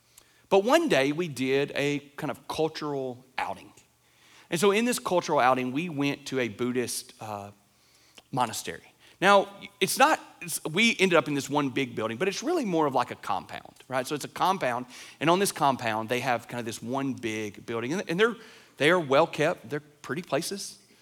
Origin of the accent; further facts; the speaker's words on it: Lawrenceburg, Tennessee, United States; So after I grew up in Lawrenceburg, Tennessee. If y'all know where that's at, there's a big Amish, like horse and buggy Amish community there.